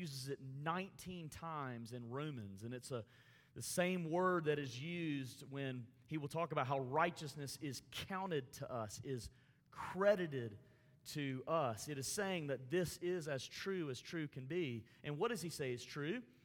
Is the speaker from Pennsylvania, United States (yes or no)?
no; Montgomery, Alabama, United States; In the church I grew up in Montgomery, Alabama, Trinity Presbyterian Church, another PCA church